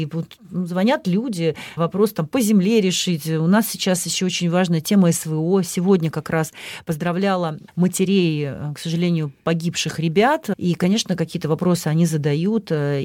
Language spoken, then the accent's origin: Russian; Kirovsk, Leningrad Oblast, Russia; Я надеюсь, что в моем родном городе Кировске все-таки будет каток